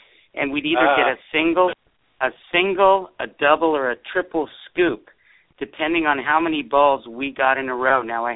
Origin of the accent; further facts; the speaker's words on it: San Jose, California, United States; I grew up in San Jose, California, and I started playing tournaments at the age of 12 in 1972